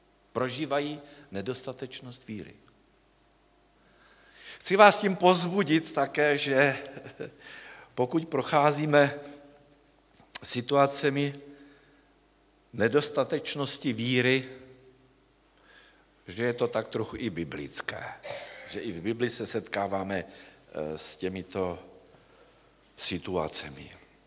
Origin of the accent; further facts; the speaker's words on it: Moravia, Czechia; born there; já od dětství o sobě říkám, že jsem narodil na Moravě, že jsou pragmatik